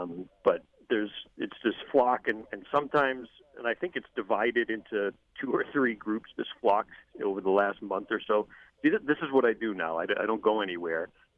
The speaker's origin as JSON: {"language": "English", "town": "Brockton", "region": "Massachusetts", "country": "United States", "tie": "born or raised there", "said": "I do this Taunton Middleborough one, which is relatively close to where I grew up in Brockton."}